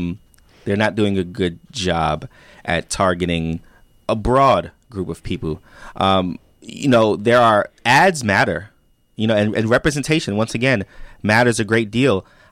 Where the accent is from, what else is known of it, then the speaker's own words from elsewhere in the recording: New York, United States; Being hyper aware of all of your surroundings is something that I developed growing up in New York.